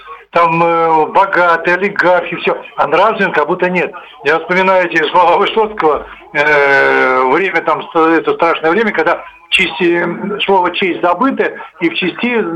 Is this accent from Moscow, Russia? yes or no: yes; Moscow, Russia; Я сейчас, честно, в Санкт-Петербурге в командировке, я полгода здесь работаю, потом я москвич там.